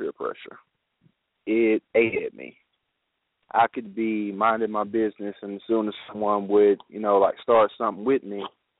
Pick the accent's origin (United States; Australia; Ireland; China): United States; Houston, Texas; I'm a new author. I'm from Houston, Texas. Been here all my life. I'm 27 years old